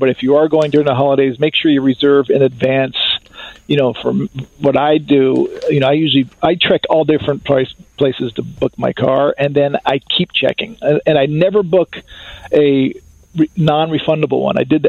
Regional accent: Chicago, Illinois, United States; Well, from Maui, I'm from Chicago, it's probably maybe $300.

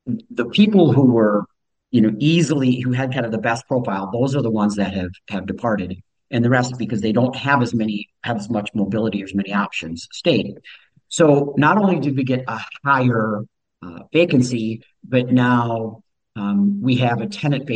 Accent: Hastings, Minnesota, United States; So I grew up in Minnesota. Hastings, went to St. Cloud State in college

